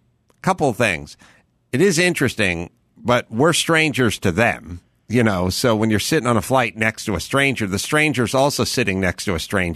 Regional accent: North Hollywood, California, United States; all the poor shits I grew up with in North Hollywood

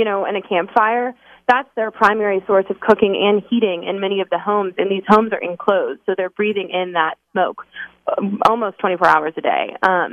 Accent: Louisville, Kentucky, United States; I'm from Louisville, so when I was in high school at Assumption, I went to one of their student conferences

